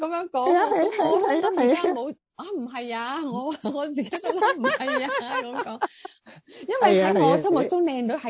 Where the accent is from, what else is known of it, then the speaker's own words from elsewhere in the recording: China; now in United States; 我哋而家喺美國嚇，我哋係中國人，我哋嚟到美國社會